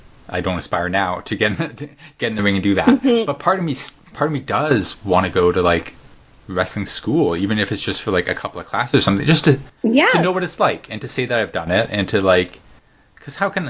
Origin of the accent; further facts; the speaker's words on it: Canada; Our letter comes to us from my home country of Canada.